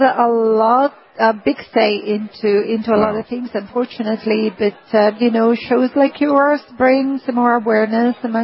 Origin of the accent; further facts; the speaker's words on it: Milan, Lombardy, Italy; now in Gold Coast, Australia; I am from Milan. I'm an oncologist, an integrative oncologist. I work in Australia on the Gold Coast.